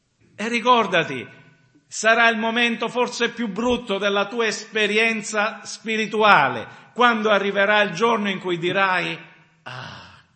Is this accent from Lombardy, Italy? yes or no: no; Sicily, Italy; sono americani, sei mica americano, e sono siciliano. Allora se la dovessimo dire in siciliano si dice mizzica